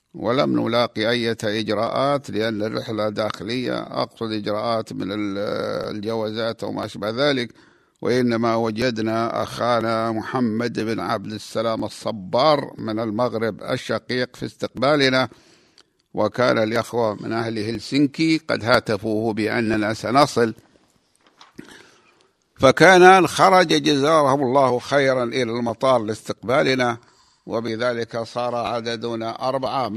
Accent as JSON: {"language": "Arabic", "region": "Al-Qassim", "country": "Saudi Arabia", "said": "رمل عجيب يشبه رمل بلادنا القصيم في قلب الجزيرة العربية"}